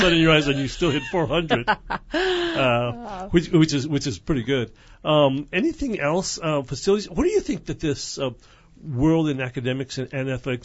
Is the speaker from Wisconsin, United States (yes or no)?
yes; Wisconsin, United States; You know, I'm from Wisconsin, and my team is Wisconsin